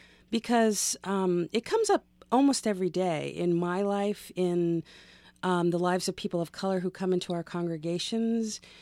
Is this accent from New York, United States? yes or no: no; Harvard, Massachusetts, United States; people asked me if I was from the city, because I'm from Harvard, Massachusetts, and so people, I think, thought that was Cambridge.